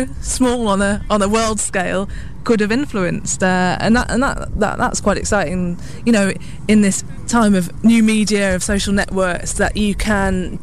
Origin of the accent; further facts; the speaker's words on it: London, United Kingdom; people love the fact that we're from London